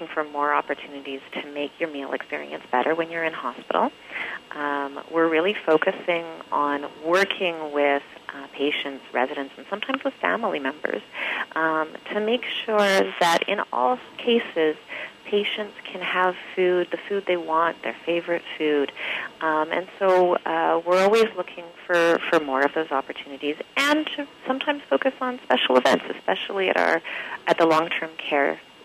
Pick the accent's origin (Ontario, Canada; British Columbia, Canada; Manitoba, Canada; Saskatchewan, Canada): British Columbia, Canada; Vancouver; Born and raised in Vancouver.